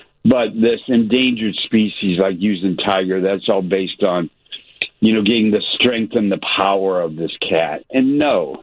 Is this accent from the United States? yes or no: yes; Fort Wayne, Indiana, United States; I grew up in Fort Wayne, Indiana, and it was a love of photography.